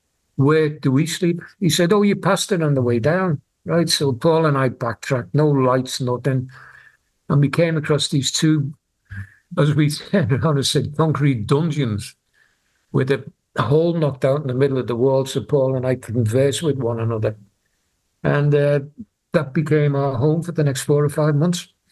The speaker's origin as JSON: {"language": "English", "town": "Liverpool", "region": "North West England", "country": "United Kingdom", "said": "fine, we're from Liverpool, it's rock and roll, we'll get on with it."}